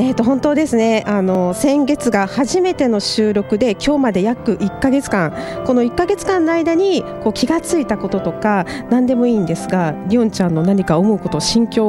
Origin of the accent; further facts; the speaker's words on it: Suzuka, Mie, Japan; now in Tokyo, Japan; ずっと、東京来てからはやってないけど、ずっと鈴鹿、地元では空手と少林寺拳法ずっとやってたんですよ。